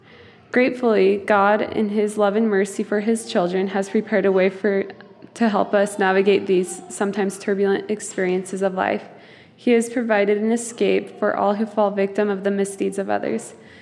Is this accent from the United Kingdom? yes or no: no; American Fork, Utah, United States; We're both from American Fork, and we just got married 2 months ago, so we're newlyweds